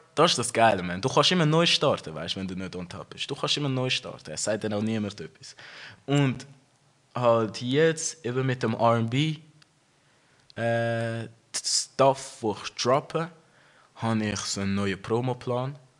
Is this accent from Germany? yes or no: no; Wetzikon, Zurich, Switzerland; Wir sind alle in Wetzikon aufgewachsen.